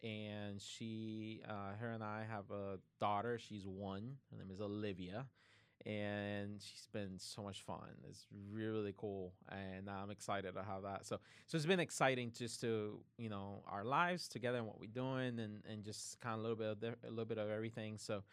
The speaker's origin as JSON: {"language": "English", "country": "Puerto Rico", "tie": "born or raised there", "said": "Well, I born and raised in Puerto Rico. I got to always say that. You know, that's where I'm from. That's where you get the accent."}